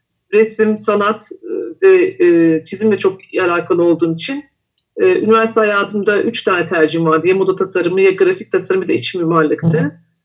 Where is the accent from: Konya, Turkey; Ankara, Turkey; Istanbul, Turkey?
Ankara, Turkey; born there; Ankara doğumluyum. 1981 Ankara doğumluyum. Hacettepe Hastanesi'nde.